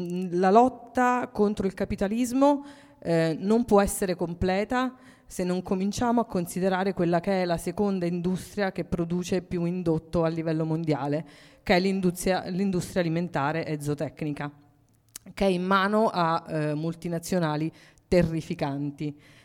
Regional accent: Pescara, Abruzzo, Italy; Nel mio, attualmente in Abruzzo, io sono di Pescara

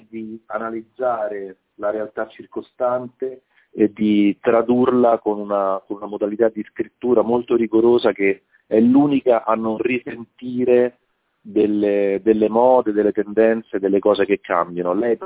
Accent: Rome, Lazio, Italy; girando per la mia città, una città che conosco bene, essendo romano e vivendola

